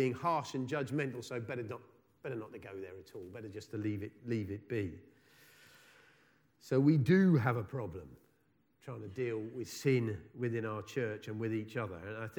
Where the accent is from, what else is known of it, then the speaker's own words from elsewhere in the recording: United Kingdom; The first problem is we're British.